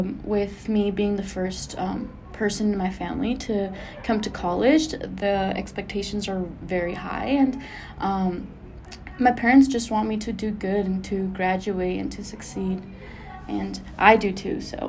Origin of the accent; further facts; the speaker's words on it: Carbondale, Colorado, United States; also born or lived in Aspen, Colorado; I was born in Aspen, Colorado, and I was raised in Carbondale, Colorado.